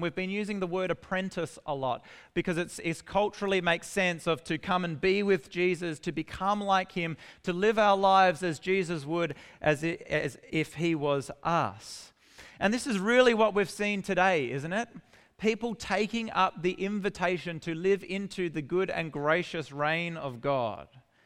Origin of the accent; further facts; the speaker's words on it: South Australia, Australia; And I grew up in the Adelaide Hills.